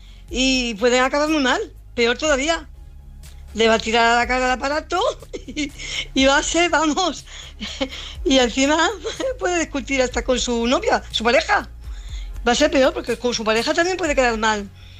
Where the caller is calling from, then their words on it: Fuenlabrada, Community of Madrid, Spain; de Fuenlabrada y acabo de escuchar el tema